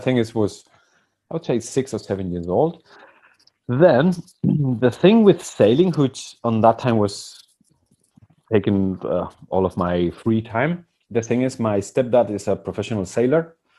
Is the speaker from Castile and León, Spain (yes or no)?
no; Basque Country, Spain; born there; English is a second language; So I was born in the Basque Country 42 years ago in 1978.